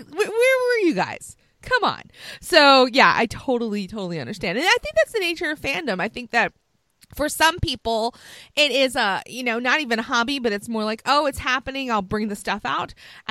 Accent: Virginia, United States; And Michael Vick is from my hometown.

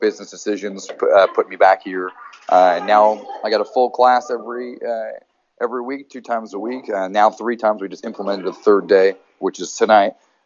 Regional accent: Providence, Rhode Island, United States; also born or lived in Boston; A few years back, I moved back to Rhode Island from Boston, and I decided to open a school in Providence, Rhode Island, my hometown.

